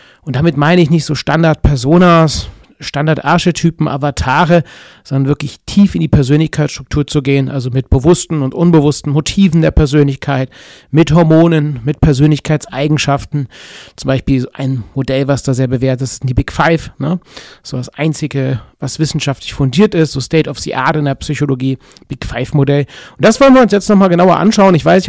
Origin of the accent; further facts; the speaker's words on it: North Rhine-Westphalia, Germany; Das sagt man bei uns in Köln und in Aachen im Rheinland immer.